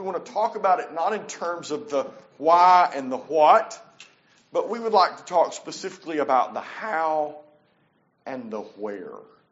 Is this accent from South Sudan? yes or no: no; Appalachia, United States; You know, I grew up in the Appalachians, and I can tell you that growing up, people tended to be a little more expressive in worship.